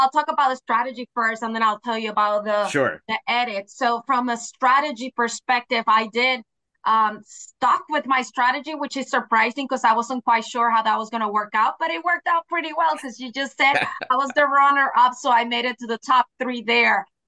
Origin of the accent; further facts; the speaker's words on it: Puerto Rico; moved away as an adult; now in Pittsburgh, United States; I am from Puerto Rico, but I've been in Pittsburgh for over 10 years